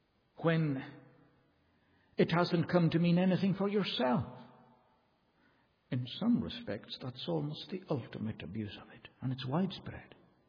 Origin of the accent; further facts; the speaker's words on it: United Kingdom; I'm thankful I'm a British citizen. I had no conception of being born a British citizen.